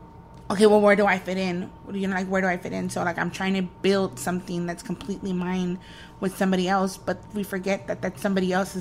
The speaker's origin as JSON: {"language": "English", "country": "El Salvador", "accent": "Mexican", "lives_now": "Los Angeles, United States", "said": "Because I live my life here being like, I'm Salvadoran. I'm Salvi. I'm a Salvi poet."}